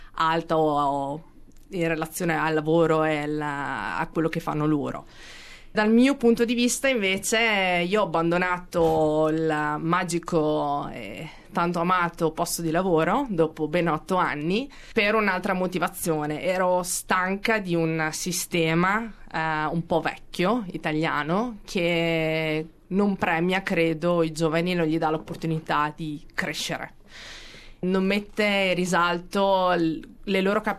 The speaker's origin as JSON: {"language": "Italian", "town": "San Felice sul Panaro", "region": "Emilia-Romagna", "country": "Italy", "lives_now": "Australia", "said": "Ho 34 anni e vengo dalla provincia di Modena, da un paesino, San Felice sul Panaro."}